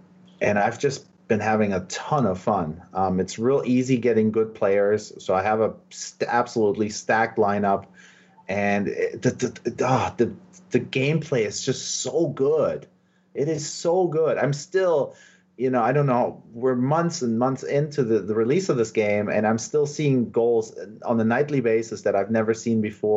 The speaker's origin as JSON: {"language": "English", "country": "Germany", "tie": "born or raised there", "said": "my original sport that I grew up on in Germany."}